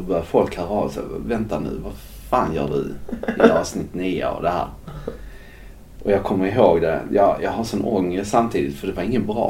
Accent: Skåne, Sweden; now in Gothenburg, Sweden; Jag fick det för att de sökte efter skåningar i Göteborg.

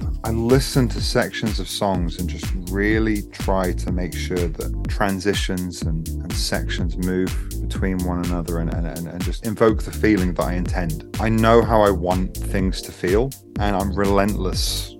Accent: Norwich, East of England, United Kingdom; So, I'm English. I born in Norwich, Norfolk. Mm-hmm. Lived there. I'm always a bit vague on the years. I think I lived there till I was

